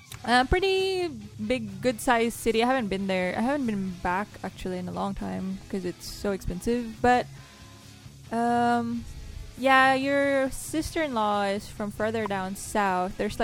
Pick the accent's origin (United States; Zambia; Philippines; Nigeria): Philippines; Baguio, Benguet; I'm from Baguio City, which is...